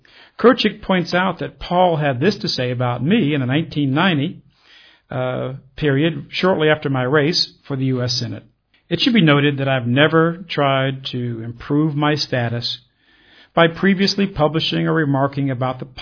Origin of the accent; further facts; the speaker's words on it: United States; I am an American who believes that the United States of America, our principles, our Constitution, our rights, our freedoms, our liberty, our prosperity, is inseparably bound up with the European American people.